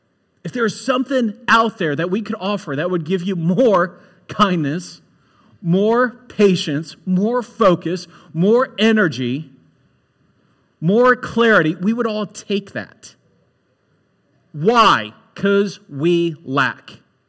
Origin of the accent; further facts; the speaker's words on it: Ohio, United States; Before I grew up in Central Ohio my entire life, moved and worked in Atlanta.